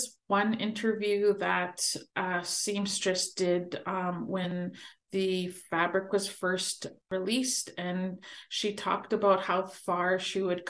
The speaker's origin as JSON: {"language": "English", "town": "Winnipeg", "region": "Manitoba", "country": "Canada", "tie": "born or raised there", "said": "growing up in Winnipeg, we didn't have a big extended"}